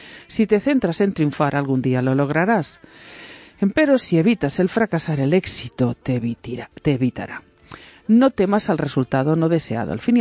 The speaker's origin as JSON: {"language": "Spanish", "region": "Valencian Community", "country": "Spain", "said": "Como a mí cuando me dicen, eres catalana, no, soy valenciana."}